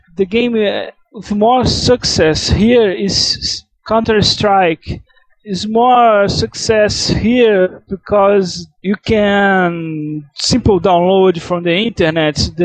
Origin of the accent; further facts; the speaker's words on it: Rio de Janeiro, Brazil; from Rio de Janeiro, Brazil. I'm graduated in computers here.